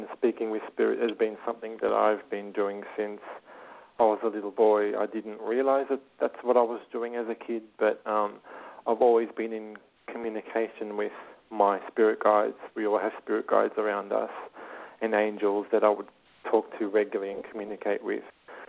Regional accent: Australia; I'm a medium from Australia.

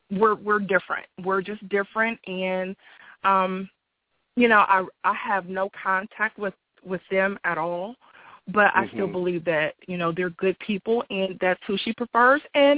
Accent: Columbus, Ohio, United States; born there; I was born in Columbus, Ohio, on Friday, February 13th, 1970, at night and during a snowstorm.

